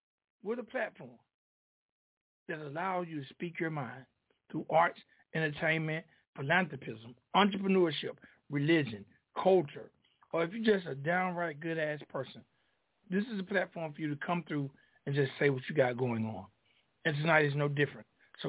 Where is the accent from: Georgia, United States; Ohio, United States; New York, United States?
Georgia, United States; Griffin; I was born and raised in a town called Griffin, Georgia. And for years, Valdosta and all those schools down there used to whoop our ass in high school football.